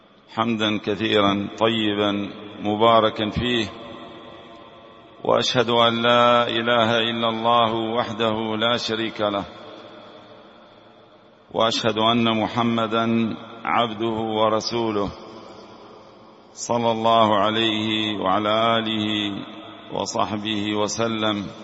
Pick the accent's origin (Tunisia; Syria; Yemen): Yemen; Hadramawt; وأقول فإن في بلادي حضرموت مشايخ كرام